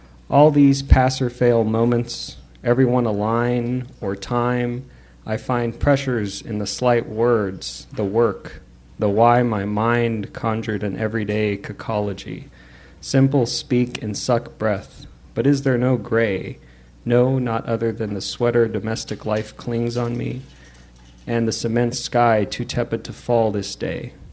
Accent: Los Angeles, California, United States; I grew up in Los Angeles. I had an apartment out there.

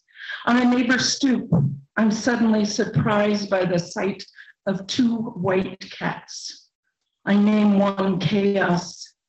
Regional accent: New Jersey, United States; moved away

